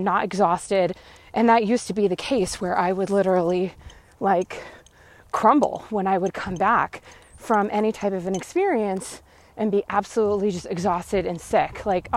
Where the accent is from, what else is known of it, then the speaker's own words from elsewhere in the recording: Washington, United States; also born or lived in Las Vegas; But I'm a Washingtonian girl, okay? Like I was born and raised in Washington, lived there for almost all my life. I lived in Vegas for 4 years in my 20s